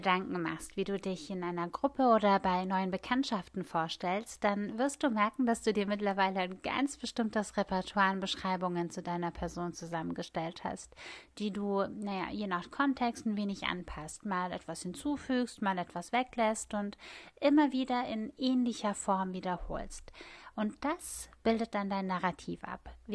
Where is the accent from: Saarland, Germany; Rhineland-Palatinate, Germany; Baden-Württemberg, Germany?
Baden-Württemberg, Germany; Mannheim; born there; dass ich gebürtige Mannheimerin bzw. Monnemerin bin.